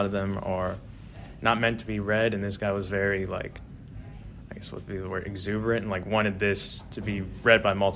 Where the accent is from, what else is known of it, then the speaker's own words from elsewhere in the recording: Williamsport, Maryland, United States; I'm from Williamsport, Maryland, Washington County.